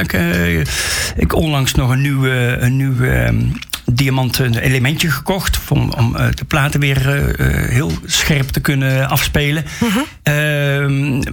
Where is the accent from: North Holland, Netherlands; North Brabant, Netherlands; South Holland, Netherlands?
North Brabant, Netherlands; Schijndel; toen was er heus wel een best wel goede platenzaak in het dorp waar ik opgegroeid ben, in Schijndel.